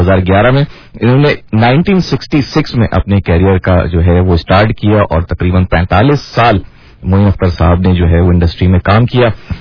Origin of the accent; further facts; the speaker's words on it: Pakistan; born there; میرے باپ جو پاکستان میں پیدا ہوا, میں پاکستان میں پیدا ہوا, میرے بچے جو ہیں وہ بھی پاکستان میں پیدا ہوئے